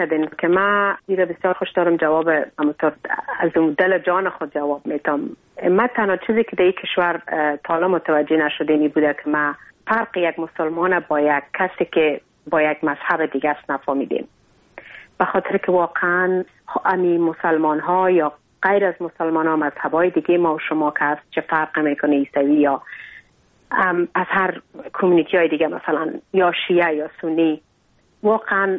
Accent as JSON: {"language": "Persian", "country": "Afghanistan", "said": "ما همه افغان هستیم، در هر جای دنیا که باشیم باز ما رسم و کلچر و عنانات خود ما را داریم."}